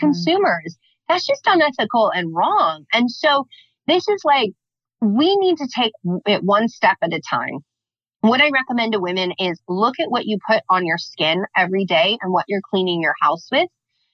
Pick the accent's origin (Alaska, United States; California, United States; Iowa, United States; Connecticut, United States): California, United States; I grew up in California. I come from a large Hispanic family.